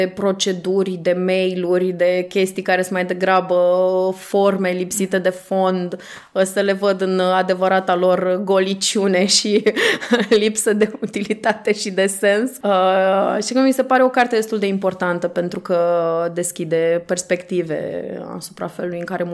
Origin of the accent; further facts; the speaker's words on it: Iași, Iași County, Romania; Asta și pentru că sunt din Iași și pentru că mi se pare că și la noi în oraș e o istorie extrem de puțin cunoscută